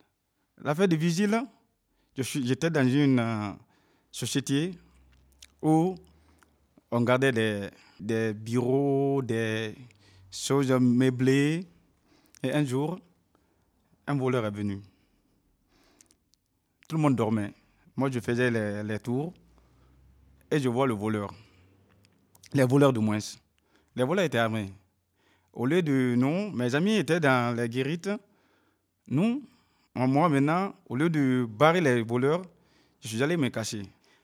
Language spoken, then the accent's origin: French; Cameroon; Je viens du Cameroun.